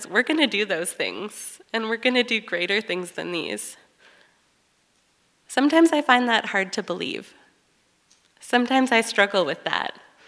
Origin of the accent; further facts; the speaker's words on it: Canada; I'm not from Canada anymore.